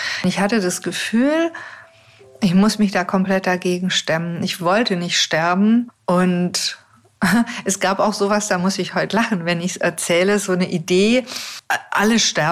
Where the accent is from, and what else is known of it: Neu-Ulm, Bavaria, Germany; born or raised there; now in Ulm, Germany